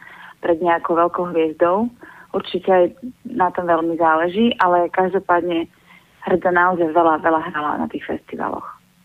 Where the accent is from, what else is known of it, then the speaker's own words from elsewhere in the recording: Kysak, Košice Region, Slovakia; lebo ja som z Kisaku a tak som túžila nejako prepojiť ten Kisak s môjim začiatkom